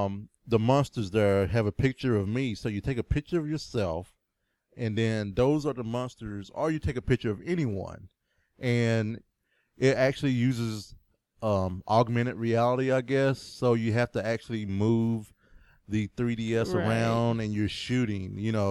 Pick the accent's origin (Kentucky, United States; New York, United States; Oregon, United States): Kentucky, United States; from Kentucky, and I've been playing Animal Crossing New Leaf, and I like cats.